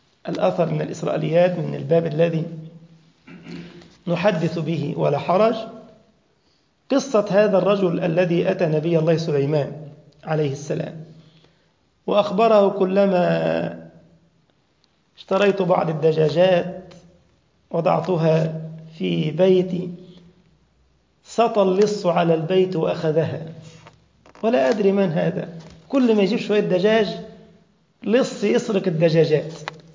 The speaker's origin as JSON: {"language": "Arabic", "country": "Egypt", "said": "والمثل عندنا في مصر اللي على رأسه بطحة بيحسس عليه بس وخلاص."}